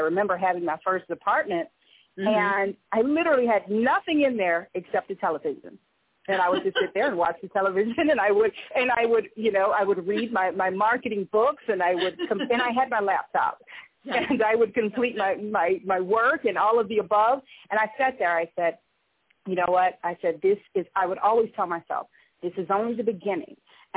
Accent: Savannah, Georgia, United States; now in Atlanta, United States; I remember my when I moved to the Atlanta area, because I'm originally from the Savannah area.

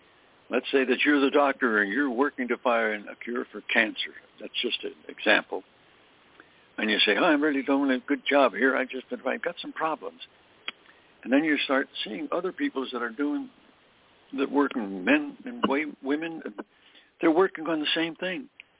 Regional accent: Pennsylvania, United States; He went to school up in Mansfield, Pennsylvania, Mansfield University, close to my hometown.

